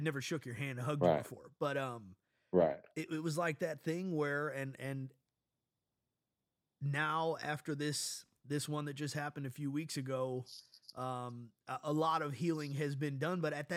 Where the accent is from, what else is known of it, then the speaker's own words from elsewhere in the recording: Missouri, United States; And I'm from Missouri. Oklahoma's right there.